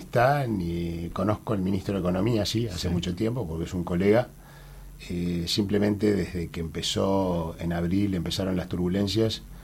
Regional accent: Uruguay; nos haya recibido como ciudadanos uruguayos

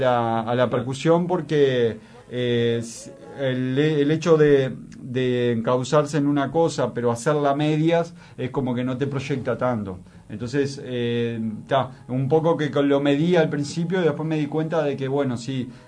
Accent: Buenos Aires, Argentina; born there; porque yo nací en Palermo, entonces ya desde bebé empecé a escuchar los tambores

